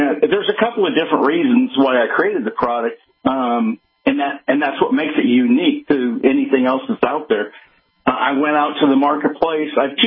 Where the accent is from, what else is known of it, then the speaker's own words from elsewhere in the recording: United States; I'm an American. I build stuff that lasts a long, long time.